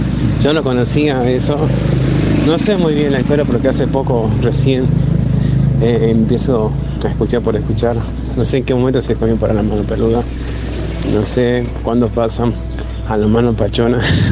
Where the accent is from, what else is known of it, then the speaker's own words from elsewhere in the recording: Salta, Argentina; Yo soy de Salta, Argentina.